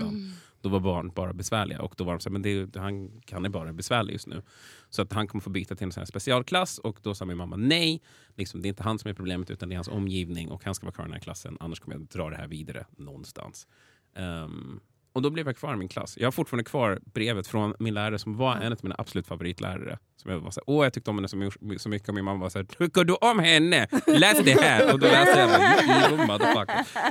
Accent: Vallentuna, Stockholm County, Sweden; also born or lived in Täby; och så föddes jag 81, och så växte jag upp först några år i Täby Och sen liksom, och där är det bara liksom få minnesbilder jag har. Men sen flyttade vi till Vallentuna och det är där jag spenderade större delen av mitt liv sen.

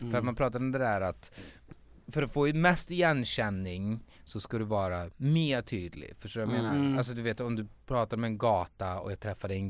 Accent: Skara, Västra Götaland County, Sweden; born there; Med att jag är född i Skara.

